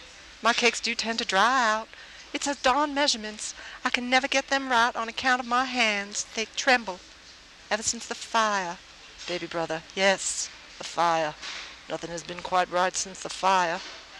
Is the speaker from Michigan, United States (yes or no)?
no; New York, United States; also born or lived in Fort Wayne, Indiana; Mostly New York. I'm mostly a New Yorker. I was born in Fort Wayne, Indiana, but we moved quickly back to the East Coast.